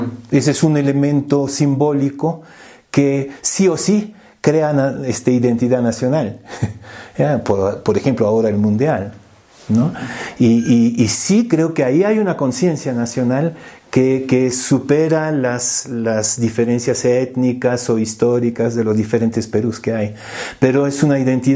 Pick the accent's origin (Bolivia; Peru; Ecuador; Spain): Peru; hace 50 años ser peruano era como una fatalidad, ¿no? ¿Qué vamos a hacer? Pues somos peruanos, ¿ya?